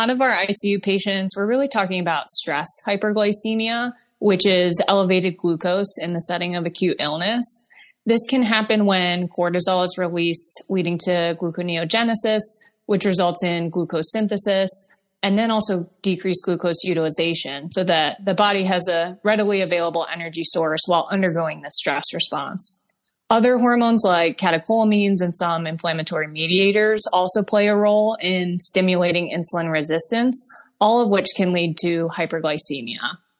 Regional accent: Michigan, United States; moved away as an adult; now in Baltimore, United States; I am originally from Michigan and moved south for undergrad at the University of Alabama before coming back to Michigan to complete pharmacy school at Wayne State University in Detroit.

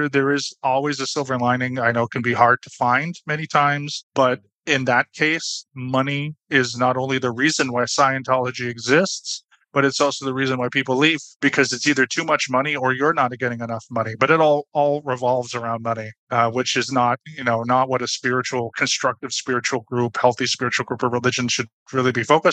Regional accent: Canada; growing up in Canada

